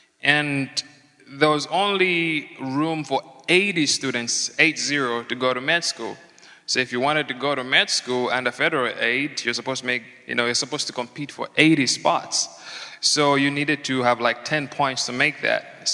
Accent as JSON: {"language": "English", "town": "Choma", "region": "Southern Province", "country": "Zambia", "tie": "born or raised there", "said": "I'm from the Republic of Zambia as well, and here's my story. So I grew up in rural Zambia, the part known as Choma."}